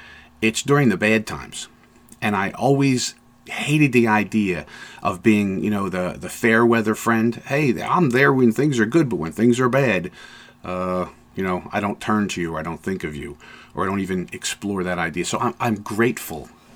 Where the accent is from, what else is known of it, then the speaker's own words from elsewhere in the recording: United States; born there; I am very grateful that I was born here in America.